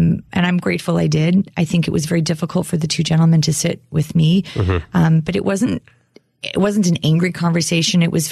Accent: Chicago, Illinois, United States; I grew up in Chicago.

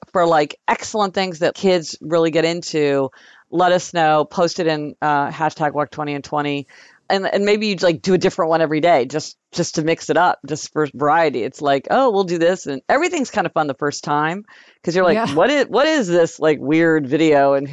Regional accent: Kansas City, United States; much more than like when we were growing up in Kansas City

